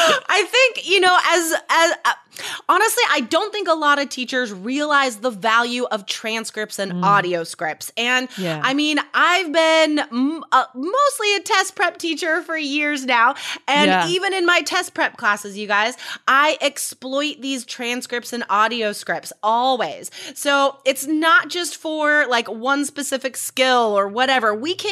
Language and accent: English; United States; Like even though I'm American, I've still never been to Boston.